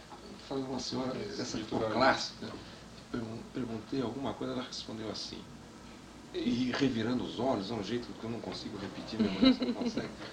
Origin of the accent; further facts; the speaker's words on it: São Paulo, Brazil; born there; Eu sou nascido aqui em São Paulo, conheço Minas, a terra do meu pai, Pouso Alegre, de passar férias lá.